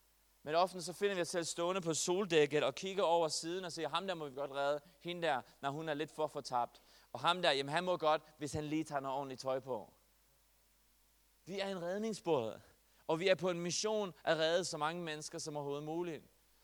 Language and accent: Danish; Herning, Central Denmark Region, Denmark; jeg er fra Herning. Hvilket jeg godt sidder at komme fra.